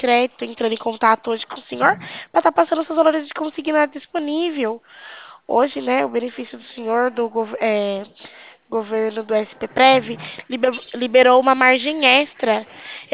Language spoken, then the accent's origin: Portuguese; São Paulo, Brazil; Eu sou do interior de São Paulo.